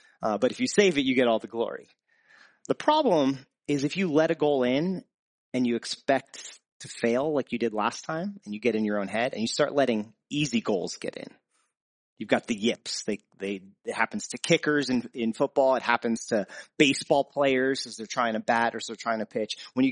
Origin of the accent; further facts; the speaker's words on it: New Jersey, United States; I'm originally from New Jersey, and I'm a Giants fan